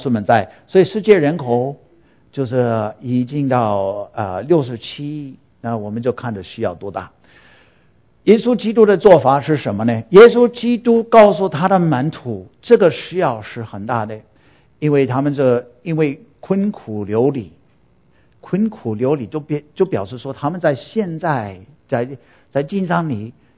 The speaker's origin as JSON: {"language": "Chinese", "country": "United States", "tie": "born or raised there", "second_language": "Chinese", "said": "我是土生土长美国人"}